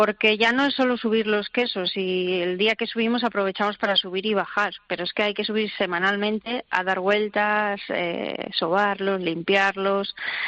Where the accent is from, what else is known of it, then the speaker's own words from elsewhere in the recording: Sotres, Cantabria, Spain; yo soy de aquí de Sotres, aunque no viví aquí mi infancia y de chavala, pero soy de aquí, yo sabía lo que era esto y siempre me había gustado vivir aquí.